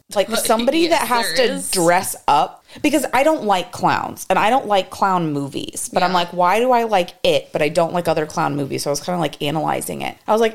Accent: Texas, United States; I mean, I am a Texan, you know, and, like, we have kind of a natural anti-California sort of mentality.

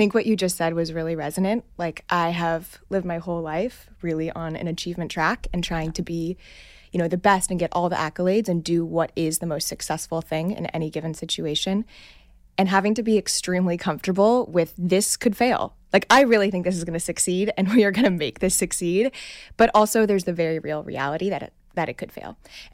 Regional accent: Sonoma, California, United States; And so I grew up in California, in Sonoma, in the wine country.

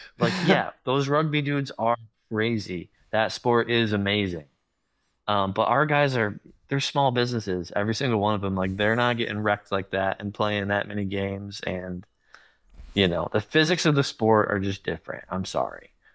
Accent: Rochester, New York, United States; well, I grew up in Rochester. Let's start there. Been going to Bills games any chance I could.

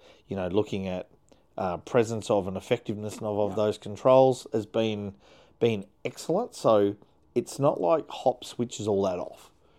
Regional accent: Australia; I'm from Australia.

